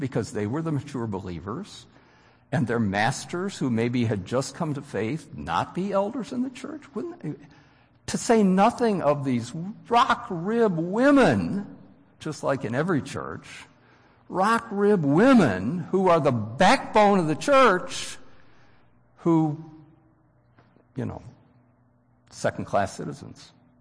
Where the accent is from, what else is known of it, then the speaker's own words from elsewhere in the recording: Wheaton, Illinois, United States; I grew up in Wheaton, Illinois, and in my home church was a very, very fine man that had 11 children.